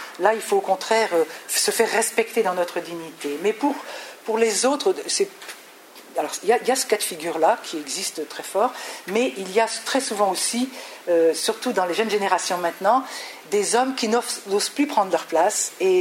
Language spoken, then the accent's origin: French; North, France; puisqu'on est du Nord, et que ça se passait dans le Midi